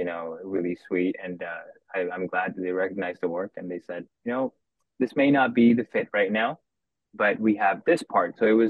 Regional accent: India; I feel like because I grew up in India, that's like, you know, you're already like a few years back.

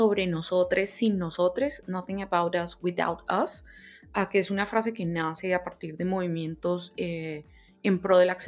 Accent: United States; born there; Yo soy ciudadana americana y empecé a buscar una opción para devolverme a ese país donde nací y nunca viví.

